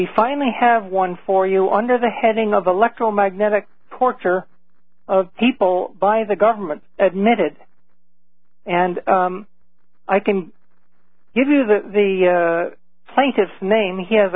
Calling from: Hamilton, Ontario, Canada; Hi, Alex. … from Hamilton, Ontario, Canada, and a regular listener.

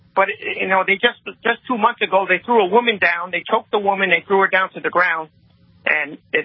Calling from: North Port, Florida, United States; I'm calling from Northport, Florida. I live in a Democrat city.

